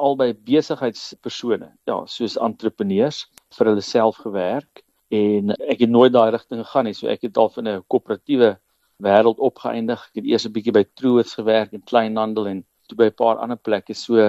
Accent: Salt Rock, KwaZulu-Natal, South Africa; Ek kom van 'n klein dorp af op die Natalse Noordkus met die naam Saltrak. Dit was toe ek groot geraak het, 'n baie klein dorp en hy het nou redelik groot geraak daar in Belito. En ek was op 'n klein plattelandse skool met die naam Stanger, nou Kwadaguza.

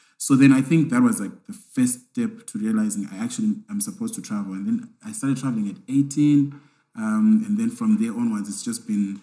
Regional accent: Zimbabwe; I'm like, no, I'm from Zimbabwe, actually.

